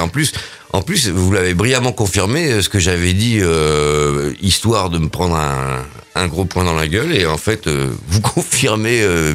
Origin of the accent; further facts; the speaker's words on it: Armentières, Hauts-de-France, France; born there; now in Lille, France; j'habite à Lille, hein, mais je sais pas pourquoi d'ailleurs beaucoup... je suis né à Armentières, qui est un petit peu au nord de Lille